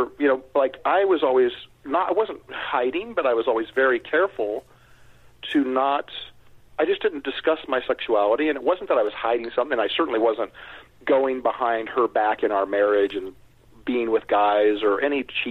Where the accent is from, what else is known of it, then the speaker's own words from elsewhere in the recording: Kansas City, United States; I grew up in Kansas City. I grew up in, you know, Lily White suburb of Kansas City.